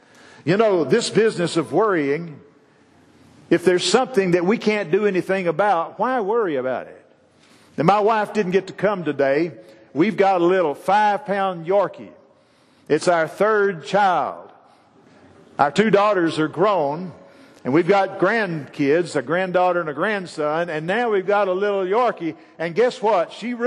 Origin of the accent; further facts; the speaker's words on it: Texas, United States; When I was growing up in East Texas, there was an old boy that was a rough old boy that is out of the oil field.